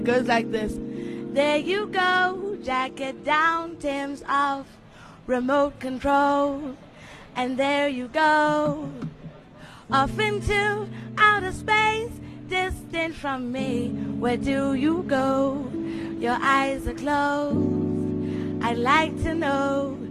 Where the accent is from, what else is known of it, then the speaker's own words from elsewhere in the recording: South Africa; Guys, I'm a South African.